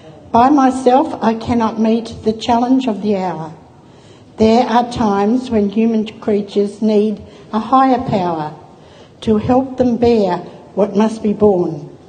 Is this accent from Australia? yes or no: yes; Windale, New South Wales, Australia; also born or lived in Gateshead; We come from Lake Macquarie in a town called Windale. I think everybody here would know Windale. It is 97% government housing, or was in the 90s.